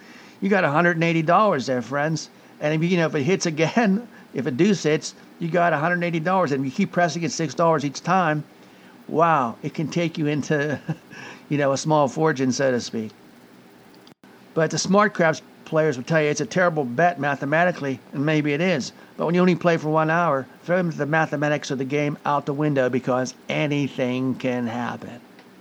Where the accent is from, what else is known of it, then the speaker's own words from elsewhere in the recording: Pittsburgh, Pennsylvania, United States; I bought a Raiders hat, you know, and I'm from Pittsburgh.